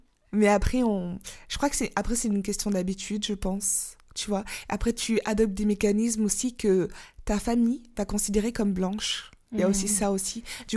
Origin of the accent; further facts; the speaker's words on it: Auvergne-Rhône-Alpes, France; J'ai 24 ans, je suis une Française noire et j'habite dans une petite ville drômoise depuis l'enfance.